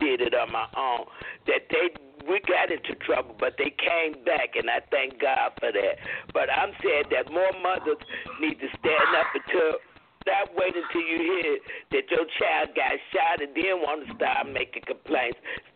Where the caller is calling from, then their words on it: Tallahassee, Florida, United States; I called last week, and I'm from Tallahassee, and I'm a mother and a grandmother